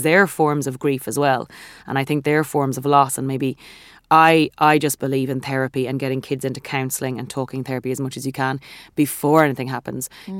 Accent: Ireland; this is growing up in Catholic Ireland

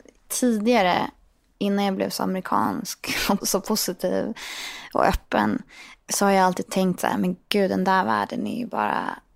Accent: Ystad, Skåne, Sweden; born there; Och det var så mysigt att han pratade skånska. Jag har ju sån hemlängtan. Och jag är född i Ystad.

